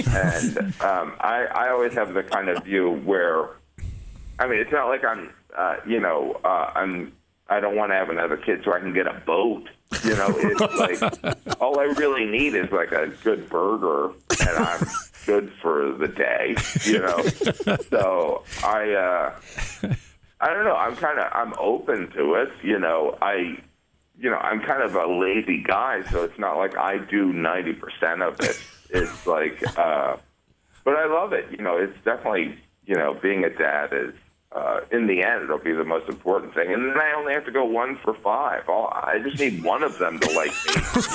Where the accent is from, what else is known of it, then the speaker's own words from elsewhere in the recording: Midwest, United States; And, you know, I'm from the Midwest and she's from the Midwest.